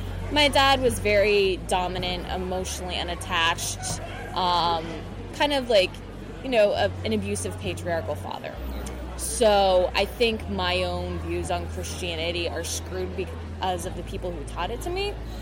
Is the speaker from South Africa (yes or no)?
no; Pennsylvania, United States; now in New York, United States; Pennsylvania.